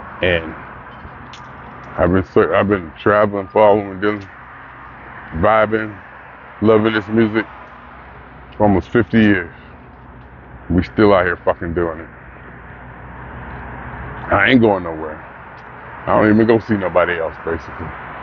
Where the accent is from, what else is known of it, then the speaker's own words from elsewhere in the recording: Ohio, United States; I mean, I'm from Ohio, people. Not that, you know, being from Ohio is just that. I'm from a small town.